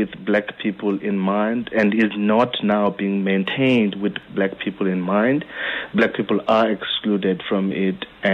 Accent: Guguletu, Western Cape, South Africa; If I grew up in Guguletu and in the villages in Whittle, and if I hadn't moved from there and now live in the suburbs

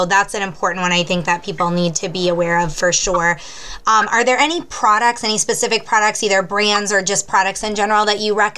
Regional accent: Maine, United States; We actually, I was born and raised in Maine, so we're used to the harsh winters

